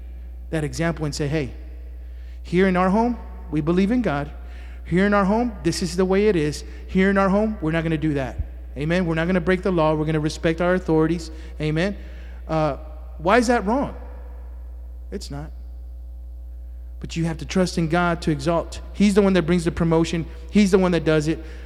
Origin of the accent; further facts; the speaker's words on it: Houston, Texas, United States; I came from Fifth Ward, and if you know anything about Fifth Ward in the 1980s and 90s, crack babies, amen?